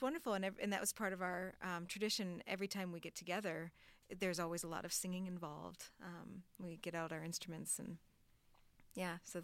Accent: North Dakota, United States; I'm from North Dakota originally, and you know, North Dakota, there aren't really any composers.

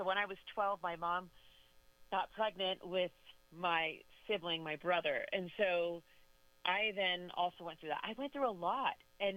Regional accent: New York City, New York, United States; And I was born in Harlem and raised in New York City.

